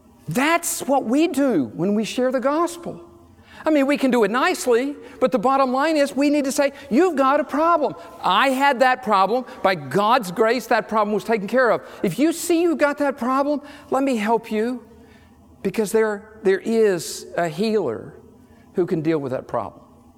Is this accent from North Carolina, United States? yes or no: yes; North Carolina, United States; I grew up in North Carolina, and my late mom would sometimes use that word in a kind of southern way.